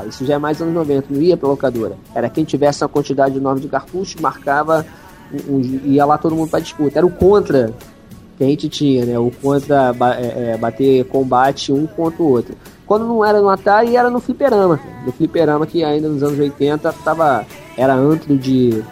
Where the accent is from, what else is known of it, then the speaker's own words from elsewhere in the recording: Rio de Janeiro, Brazil; fui criado em Madureira.